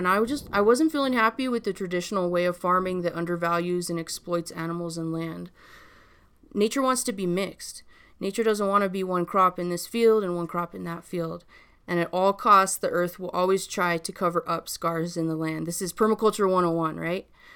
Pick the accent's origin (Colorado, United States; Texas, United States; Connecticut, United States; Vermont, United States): Colorado, United States; born there; I was born in the San Luis Valley.